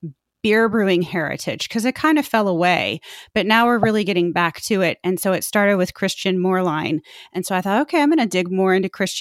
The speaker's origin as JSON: {"language": "English", "region": "Indiana", "country": "United States", "tie": "born or raised there", "said": "Correct. I grew up in Indiana."}